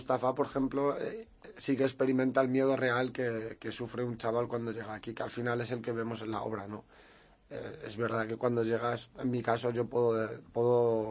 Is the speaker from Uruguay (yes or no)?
no; Ksar el Kebir, Tanger-Tetouan-Al Hoceima, Morocco; now in Spain; Yo soy de Alcázar el Kebir, de un pueblo del norte de Marruecos.